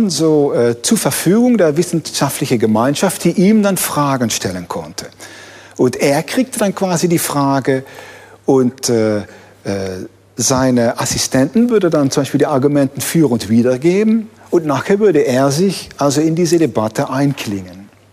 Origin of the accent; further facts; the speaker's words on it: Netherlands; ich bin ja ein Niederländer